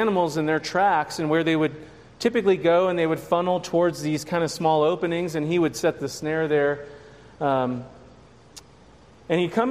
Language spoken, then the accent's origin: English; Phoenix, Arizona, United States; also born or lived in California; I grew up in California and Phoenix, Arizona, which is like California 2.0.